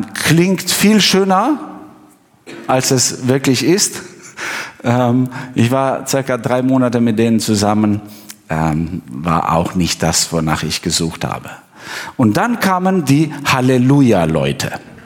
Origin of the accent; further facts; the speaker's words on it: Pogradec, Korçë County, Albania; die für einige Wochen in meiner Heimatstadt in Pogradec geholfen haben